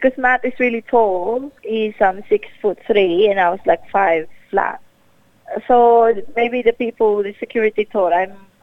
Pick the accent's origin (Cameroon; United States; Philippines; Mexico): Philippines; That's how I was raised up in the Philippines.